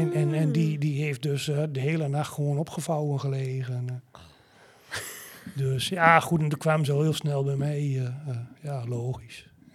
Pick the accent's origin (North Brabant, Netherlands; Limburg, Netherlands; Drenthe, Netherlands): Drenthe, Netherlands; Ja, ik ben een geboren en getogen Drent. Ik praatte toen ook heel veel in dialect nog.